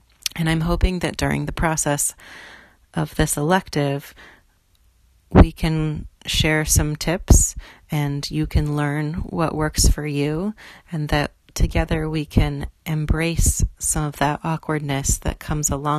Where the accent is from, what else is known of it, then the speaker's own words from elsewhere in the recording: Hawaii, United States; born there; I was born in Hawaii, and my parents wanted to give me a name from that place.